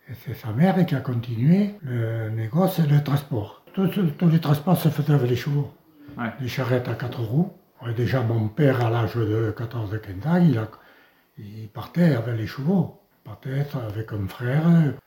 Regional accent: Beaumarchais, Occitanie, France; born there; Moi, je suis né à Beaumarchais, le 27 septembre 1934, dans le Gers. Et après, bon, mon père, ma mère étaient natifs de Bassous.

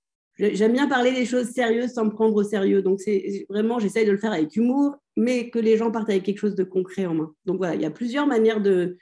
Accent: France; parce que bah, j'ai grandi en France.

